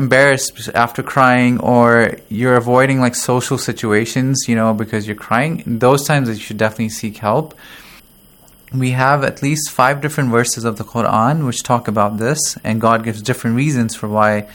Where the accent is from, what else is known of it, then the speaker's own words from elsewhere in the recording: Pakistan; moved away; I'm studying here in the Hoza. I'm studying psychology here, and I'm originally from Pakistan, but I've lived in different countries.